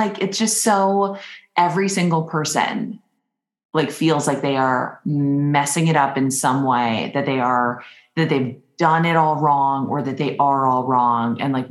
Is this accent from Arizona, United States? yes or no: no; Minnesota, United States; I'm from Minnesota. It's just a joke.